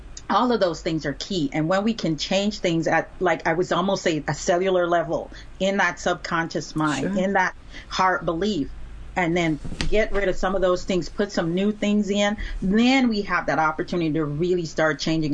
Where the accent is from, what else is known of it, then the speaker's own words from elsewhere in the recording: Jamaica; moved away; I'm originally from Jamaica, and it felt like once I got here, it just started piling on